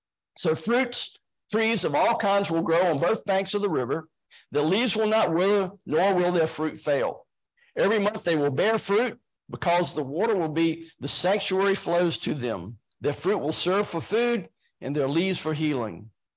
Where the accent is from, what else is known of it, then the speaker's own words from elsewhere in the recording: Virginia, United States; somebody growing up in Virginia and spending almost my time here